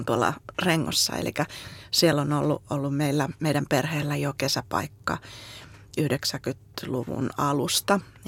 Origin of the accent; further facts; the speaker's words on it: Helsinki, Uusimaa, Finland; Ja nyt asun ihan Helsingin keskustassa eduskuntatalon takana, eli näin keskustassa